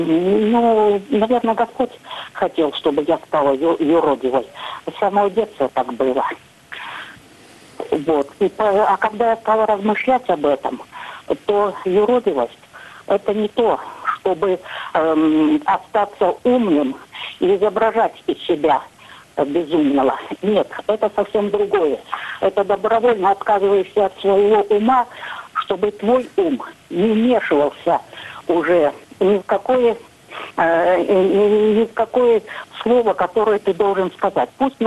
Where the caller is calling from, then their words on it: Kaluga Oblast, Russia; Я звоню из Калужской области.